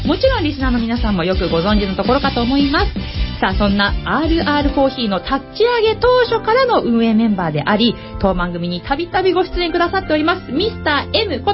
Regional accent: Kawasaki, Kanagawa, Japan; 今日の、番組メインパーソナリティは川崎生まれ川崎育ち

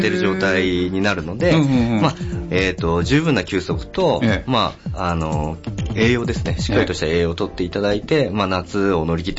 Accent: Kawasaki, Kanagawa, Japan; ずっと川崎にいるっていうのもあって、はいはいはい、まあ、川崎にどちらかというと生まれ育って、はい、育ててもらったっていう

